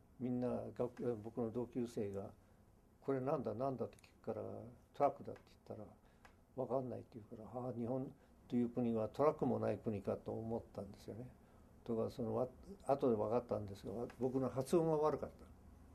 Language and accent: Japanese; Canada; 僕らもやはりカナダ育ちだから